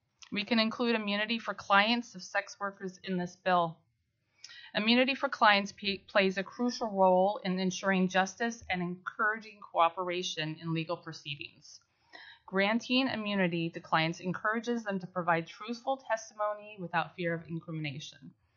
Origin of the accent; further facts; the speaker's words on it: Juneau, Alaska, United States; now in Anchorage, United States; I am an Anchorage resident. In fact, Senator Clayman is my representative, Senator. I was born and raised here in Juneau, Alaska.